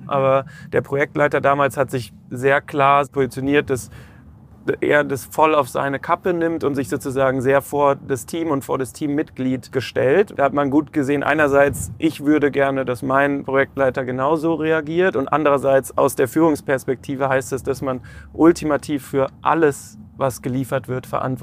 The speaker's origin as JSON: {"language": "German", "town": "Munich", "region": "Bavaria", "country": "Germany", "said": "Ich bin hier aus München, von daher sehr kurze Anreise gehabt."}